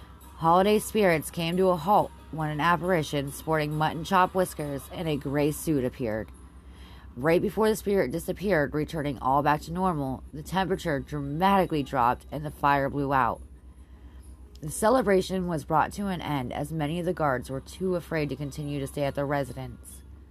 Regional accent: Pennsylvania, United States; For story number 4, we are going to my home state. The Hotel Bethlehem in Bethlehem, PA

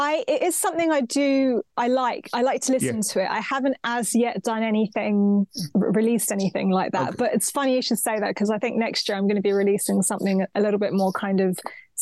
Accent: London, United Kingdom; born there; it's Cyprus, yeah. But I was born in London, but okay. Cyprus is, I've been back to Cyprus every single year since I was a baby.

